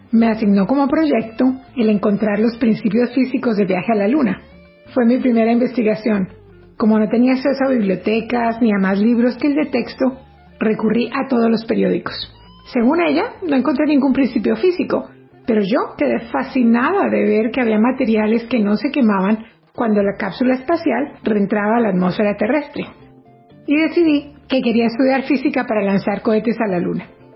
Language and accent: Spanish; Bogotá, Colombia; born there; Nací en Bogotá, pero cada vez soy más caribe